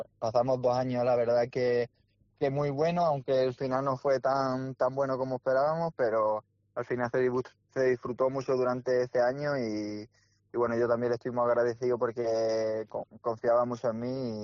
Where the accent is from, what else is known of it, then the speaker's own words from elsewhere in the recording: Cádiz, Andalusia, Spain; Porque al final yo soy de Cádiz, tengo mi familia allí